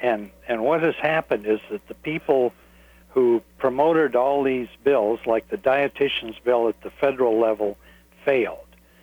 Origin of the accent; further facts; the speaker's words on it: Iowa, United States; I must confess that I started fluoridation in my hometown in Iowa. I've been trying to get it unfluoridated ever since then, but there's too much money on the other side, and I no longer live there, so I don't count.